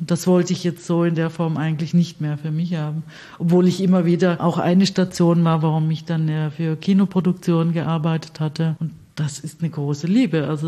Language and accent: German; Stuttgart, Baden-Württemberg, Germany; Ich bin in Stuttgart aufgewachsen bzw. geboren.